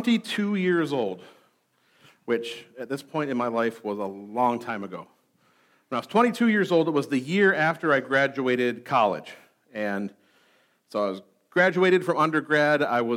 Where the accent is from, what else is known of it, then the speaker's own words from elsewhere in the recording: Clarence, United States; a Methodist church in my hometown, in Clarence, the town I grew up in.